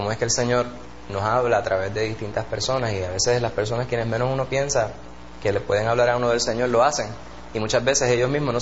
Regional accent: Puerto Rico; los aspectos culturales artísticos de nuestra idiosincrasia como puertorriqueños

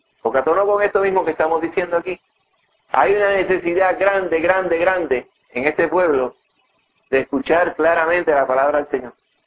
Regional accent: Puerto Rico; nosotros somos de Puerto Rico y vivimos en Puerto Rico

